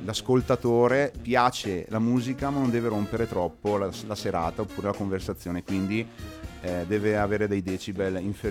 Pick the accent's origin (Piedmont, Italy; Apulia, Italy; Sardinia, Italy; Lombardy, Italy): Lombardy, Italy; Bergamo; Poi suoneremo nelle nostre parti di Bergamo